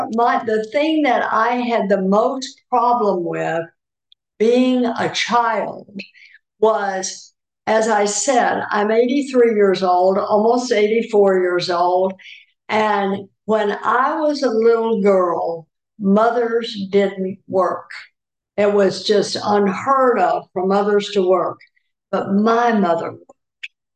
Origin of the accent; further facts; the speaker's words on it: Port Arthur, Texas, United States; So I'd say I grew up in Port Arthur, Texas, because I did junior high and high school in Port Arthur, Texas.